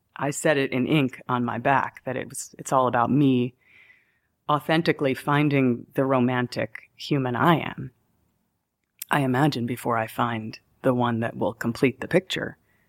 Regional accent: New York City, New York, United States; But sadly, what I learned is that I'm a New Yorker.

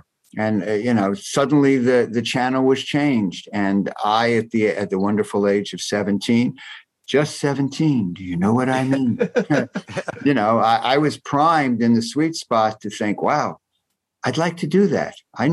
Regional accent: New Jersey, United States; the bands in my hometown in New Jersey were kind of instrumental

